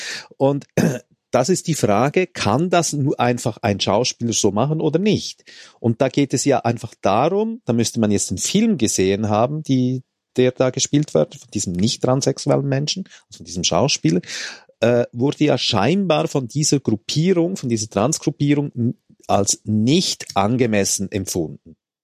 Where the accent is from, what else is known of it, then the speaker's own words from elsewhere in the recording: Switzerland; Und genau was hindert uns dabei als Schweizer, nicht schlichtweg Schokokuss zu sagen?